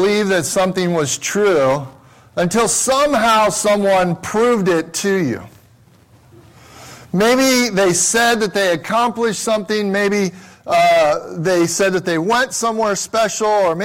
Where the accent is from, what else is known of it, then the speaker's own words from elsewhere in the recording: Midwest, United States; now in Las Vegas, United States; I'm from the Midwest. We actually had a driveway with like basketball hoops on it and a big yard. It's kind of different than here in Vegas